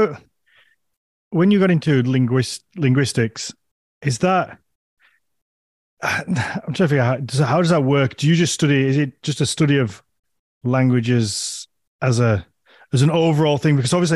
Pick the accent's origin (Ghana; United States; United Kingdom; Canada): United Kingdom; England; being an English person, we call our English classes English class